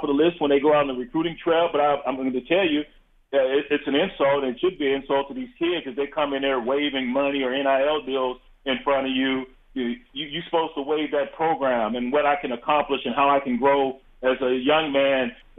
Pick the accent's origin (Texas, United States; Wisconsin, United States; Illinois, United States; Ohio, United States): Texas, United States; he was getting on me when he found out I was from Texas.